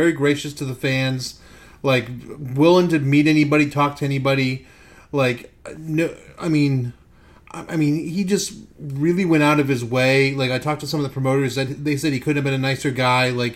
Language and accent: English; Boston, Massachusetts, United States; I was raised in Boston, so I was in WWF country.